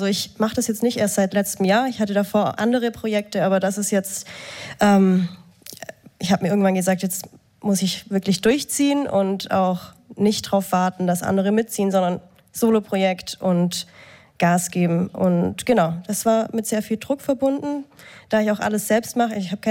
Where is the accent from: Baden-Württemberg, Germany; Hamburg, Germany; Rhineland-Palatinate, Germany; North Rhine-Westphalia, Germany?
Baden-Württemberg, Germany; Ravensburg; born there; accent: Swabian; Und ich komme gebürtig aus Ravensburg, da schwätzt man Schwäbisch.